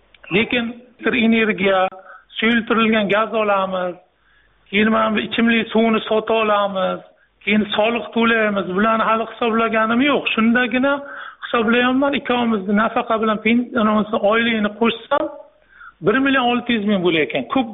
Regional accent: Qarshi, Qashqadaryo Region, Uzbekistan; O'zim Qarshi shahrida tug'ilib Qarshag'ira o'sib katta bo'lganman.

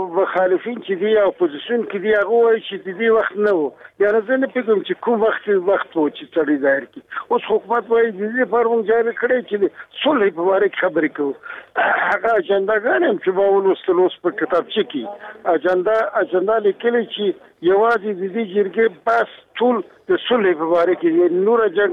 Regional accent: Afghanistan; زه د افغانستان دی بچی

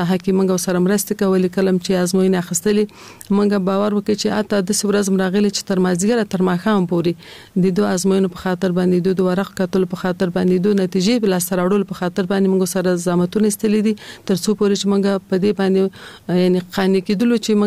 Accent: Kabul, Afghanistan; د مشران جرګې انتصابي سناتوره یم. په کال 1940 کال کې زه په کابل ښار کې زیږیدلې یم. زیږون مې په کابل کې شوه دی او ژوند مې هم د کابل ښار په 15 مناحیه کې یعنی د خوشحال مینه منطقه کې ما ژوند کړی دی.

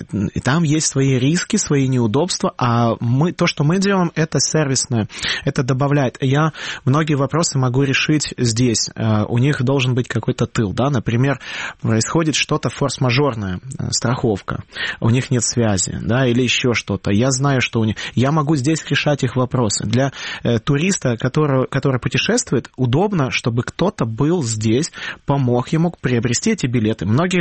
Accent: Ukraine; вот я не мог сказать, что я украинец

